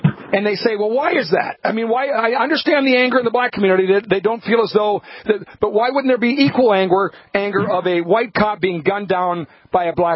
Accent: Minnesota, United States; our next guest is the Attorney General of Minnesota, my home state of Minnesota.

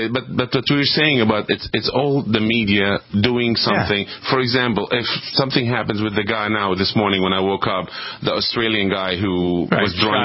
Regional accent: Lebanon; growing up in Lebanon, and I came here

